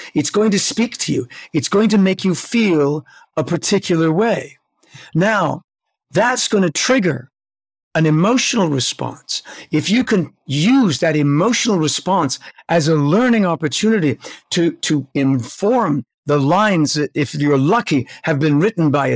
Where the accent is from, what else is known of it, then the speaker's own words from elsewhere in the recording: Canada; And so it seems to me that we as Canadian actors have the very best of the English foundation of tradition and respect for technique and skills